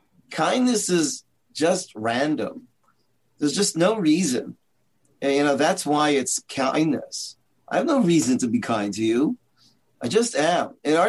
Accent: Toronto, Ontario, Canada; I'm from Canada, Toronto.

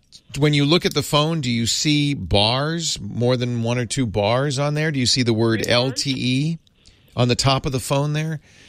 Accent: East Coast, United States; now in California, United States; See, I grew up on the East Coast, and they get the Gulf Stream, the Gulf Current coming up from the south, and so the water on the beaches in Massachusetts is warm. And then I got here in California

